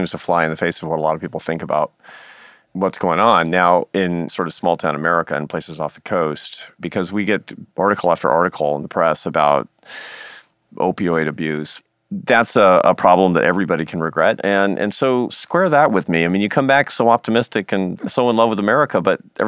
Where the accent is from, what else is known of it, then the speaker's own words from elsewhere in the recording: Seattle, Washington, United States; when I'm in my hometown of Seattle